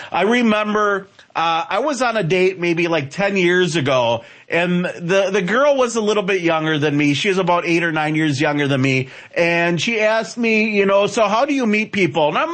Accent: Wisconsin, United States; I'm from Wisconsin. That's where I got this silly accent from, right? People north of Illinois can understand me completely.

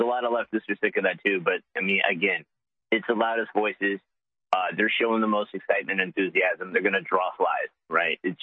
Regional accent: United States; So we should probably do something, in my opinion, as an American citizen.

